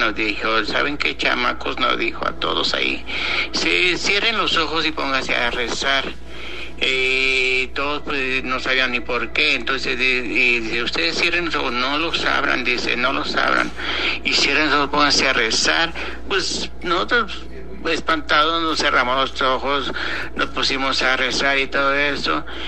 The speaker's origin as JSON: {"language": "Spanish", "town": "Huajuapan de León", "region": "Oaxaca", "country": "Mexico", "tie": "born or raised there", "said": "me acuerdo de un relato que nos sucedió cuando éramos pequeños en México. Nosotros vivíamos en México, Huajuapan de León, Oaxaca."}